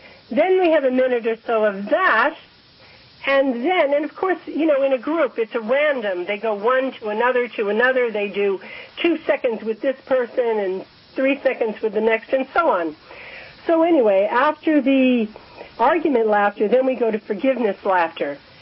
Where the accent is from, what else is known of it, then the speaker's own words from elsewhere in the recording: Staten Island, New York, United States; from New York, actually